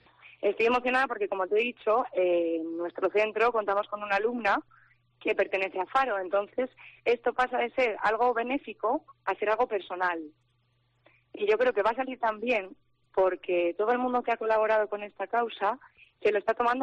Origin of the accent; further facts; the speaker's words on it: Fuenmayor, La Rioja, Spain; Mira, yo siempre llevo a mi pueblo por bandera. Siempre digo que Fuenmayor es un pueblo increíble.